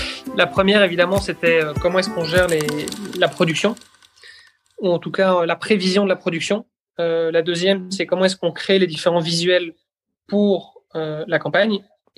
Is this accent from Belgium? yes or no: yes; Belgium; first language French; je suis moi-même originaire de Belgique et le français est ma langue maternelle. Mais c'est vrai que j'ai souvent eu tendance à communiquer en anglais via mes différents boulots, les différents endroits où j'ai pu vivre.